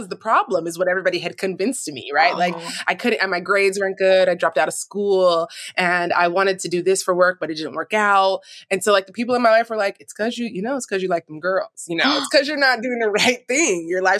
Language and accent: English; California, United States; now in Southern California, United States; We are in Southern California. We are from California, Northern California originally, but we're here now.